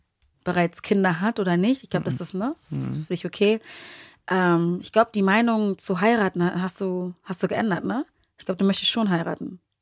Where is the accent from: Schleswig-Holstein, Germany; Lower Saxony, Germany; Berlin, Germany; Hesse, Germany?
Berlin, Germany; ich bin 31 Jahre alt oder jung, komme gebürtig aus Berlin.